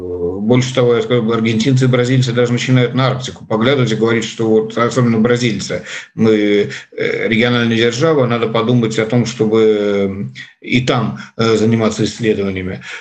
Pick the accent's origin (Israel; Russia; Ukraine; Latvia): Russia; после слов, что я из России